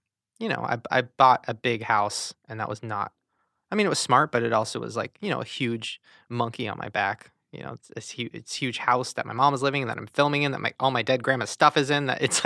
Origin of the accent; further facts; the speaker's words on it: Long Beach, California, United States; Long Beach.